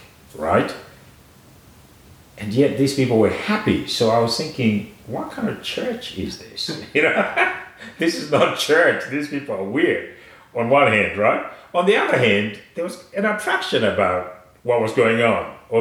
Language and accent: English; Zimbabwe; We're trying to redress the apartheid system in my home country, in Africa.